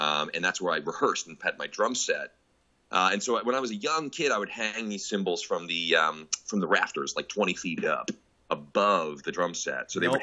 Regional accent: Amherst, Massachusetts, United States; also born or lived in Philadelphia; So I come from Amherst, Massachusetts, as well as Philadelphia, Pennsylvania. So I grew up in both places.

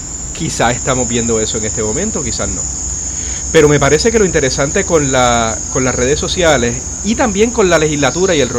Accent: Puerto Rico; para mí como puertorriqueño, incluso puertorriqueño en la diáspora

